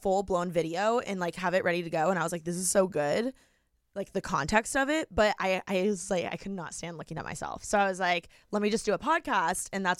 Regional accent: Indiana, United States; now in Los Angeles, United States; moving out to LA, I'm from Indiana.

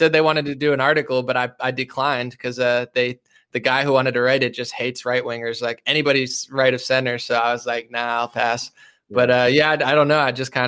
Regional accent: New Jersey, United States; Yeah, I'm from New Jersey, born and raised

